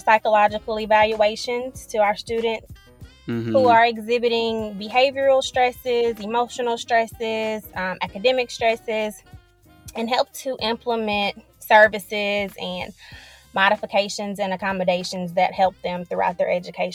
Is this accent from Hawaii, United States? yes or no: no; East St. Louis, Illinois, United States; Well, I am originally from East St. Louis, Illinois, a small city right outside of St. Louis. It's where I spent most of my childhood. My parents and younger brother currently still reside there.